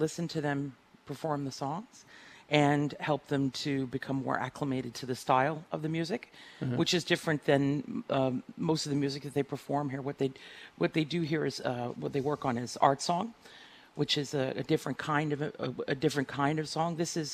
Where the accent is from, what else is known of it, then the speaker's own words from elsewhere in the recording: United States; I'm a nostalgic girl. I'm an American. I like to hear American music.